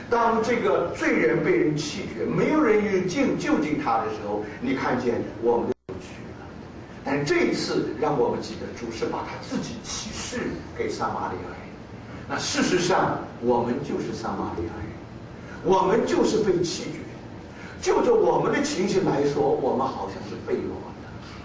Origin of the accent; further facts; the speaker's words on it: China; 我们是外邦人，我们是中国人，